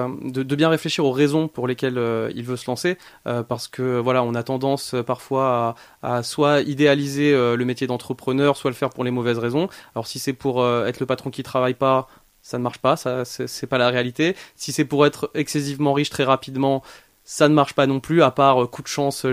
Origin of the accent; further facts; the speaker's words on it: Pontoise, Île-de-France, France; je suis rentré vivre chez mes parents, donc vers Pontoise, là où j'ai grandi.